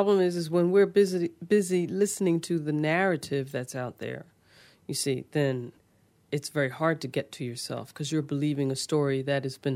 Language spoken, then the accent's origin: English; Philadelphia, Pennsylvania, United States; Because growing up in the United States, when I grew up and where I grew up in Philadelphia